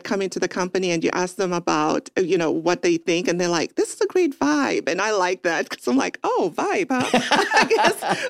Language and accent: English; Zambia; also born or lived in England; now in United States; I'm originally from Zambia, South Central Africa, went to school in England, and then moved over to the U.S.